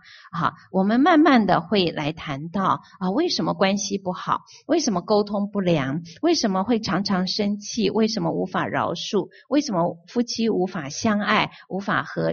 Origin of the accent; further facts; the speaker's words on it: China; 你会发现我们中国人的表情比较都是7:25